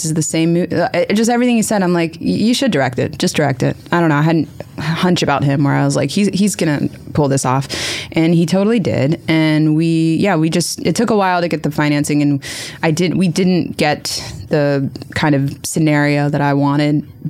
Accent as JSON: {"language": "English", "town": "Wilmington", "region": "Delaware", "country": "United States", "tie": "born or raised there", "said": "I grew up in Delaware, Wilmington, Delaware, and there were a lot of, it's a really interesting place to grow up"}